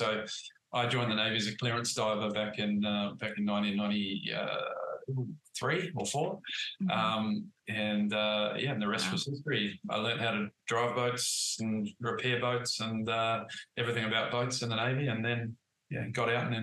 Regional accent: Perth, Western Australia, Australia; I am from Australia. I'm from Perth, Western Australia, and I grew up in Scarborough Beach. And I was never too far from the water.

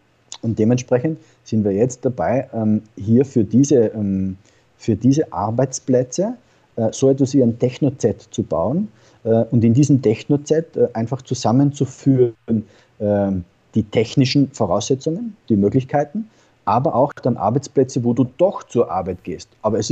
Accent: Austria; now in Spain; denn ich als Österreicher, als ich hierher gekommen bin

